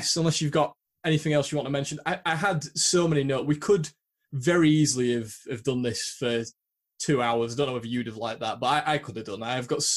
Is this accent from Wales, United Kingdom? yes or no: no; Yorkshire and the Humber, United Kingdom; because, you know, we're from Yorkshire.